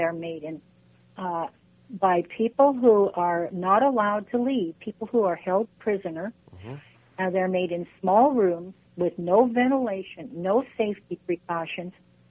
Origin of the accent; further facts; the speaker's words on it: United States; And being an American and growing up with some understanding of manufacturing process, I had no idea that so many products in the world were not made by machines.